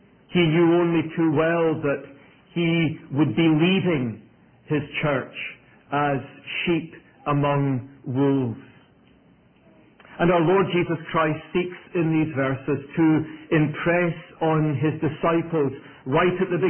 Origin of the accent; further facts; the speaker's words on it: Scotland, United Kingdom; accent: Scottish; And while my accent may be a little different from what you're used to, you can console yourself that it's Scottish, and that should serve you well through the rest of the day.